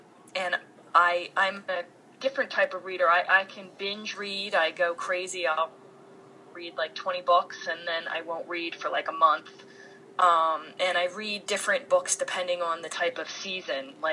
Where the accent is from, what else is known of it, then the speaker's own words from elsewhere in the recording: New Jersey, United States; born there; No, although I was born in New Jersey. My family moved around quite a few times, but I returned to live in New Jersey when I got married about 24 years ago.